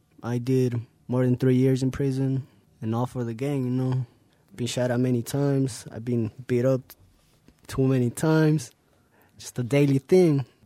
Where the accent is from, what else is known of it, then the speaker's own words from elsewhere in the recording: West Valley City, Utah, United States; I'm 21 years old. I'm from West Valley City.